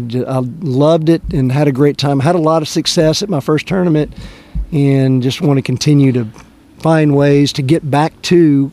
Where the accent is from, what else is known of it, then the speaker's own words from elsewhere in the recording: Hot Springs, Arkansas, United States; I grew up skiing on Lake Hamilton in Hot Springs, Arkansas, with my siblings, my father and mother, and my four siblings